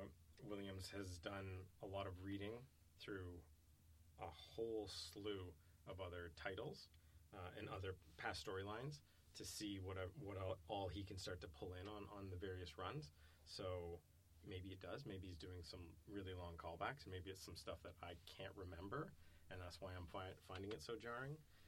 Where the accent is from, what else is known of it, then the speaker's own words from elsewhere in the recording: Scotland, United Kingdom; I'm Scottish by birth and by culture, and I wanted him to be a great Doctor Who.